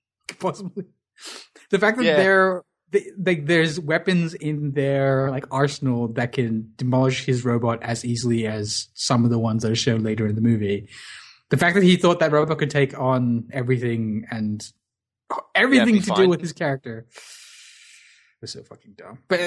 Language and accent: English; Australia; But geez, it's as an Australian, fucking, oh my god, Hugh Jackman's performance was so cringeworthy.